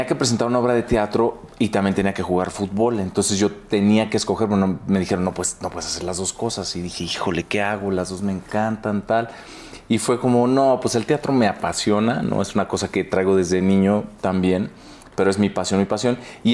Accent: Mexico; also born or lived in Washington, D.C., United States; O sea, soy Tex-Mex. O sea, soy mexicano.

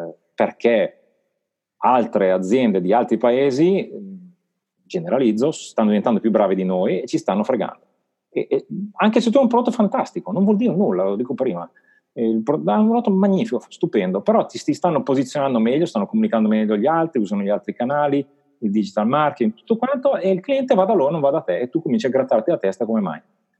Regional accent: Como, Lombardy, Italy; Dalla concorrenza asiatica, il tessile, io vengo da Como, hanno chiuso non so quante aziende

